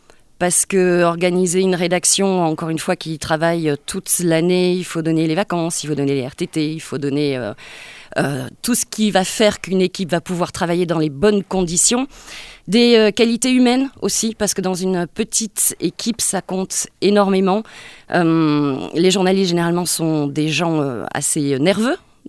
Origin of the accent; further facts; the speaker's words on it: Nice, Provence-Alpes-Côte d'Azur, France; puisque je suis niçoise à la base.